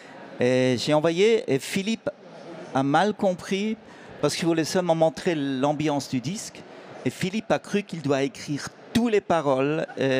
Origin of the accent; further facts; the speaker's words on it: Switzerland; Parce que oui, je suis suisse, on gâche pas.